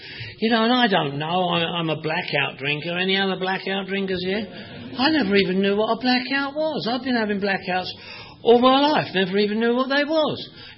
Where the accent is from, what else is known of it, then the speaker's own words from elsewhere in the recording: London, United Kingdom; I come from Northwest London, Irish family